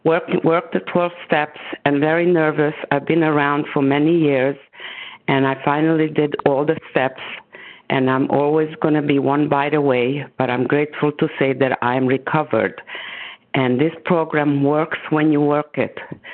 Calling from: Boynton Beach, Florida, United States; I am in Florida, Boynton Beach, Florida.

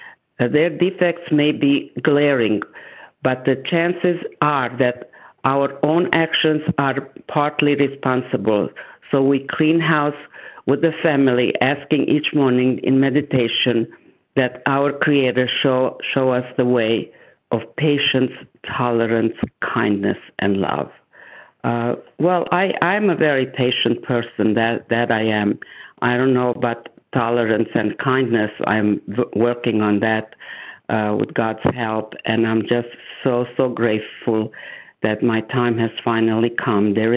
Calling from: Florida, United States; from South Florida.

